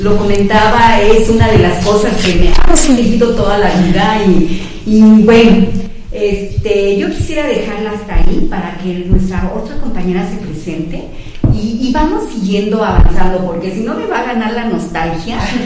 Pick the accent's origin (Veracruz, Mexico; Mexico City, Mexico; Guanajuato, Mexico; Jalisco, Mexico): Mexico City, Mexico; Yo nací aquí, incluso soy de Santa María la Ribera, pero toda la vida he vivido ahí.